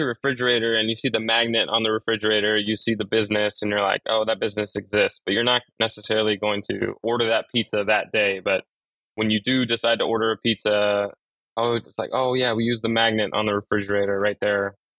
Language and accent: English; California, United States; I grew up in Southern California. In Southern California, the biggest industry out here, other than the entertainment, Hollywood, is surf skate.